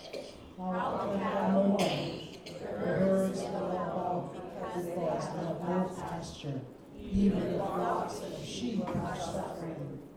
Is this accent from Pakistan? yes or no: no; Guyana; When I was growing up in Guyana, South America, my dad and I used to farm.